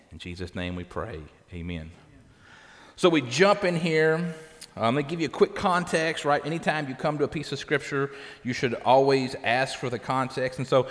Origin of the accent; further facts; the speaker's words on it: Owen County, Kentucky, United States; I said, Owen County. They're like, where? They said, is that a place in Kentucky? I'm like, yes, it's a place in Kentucky, right?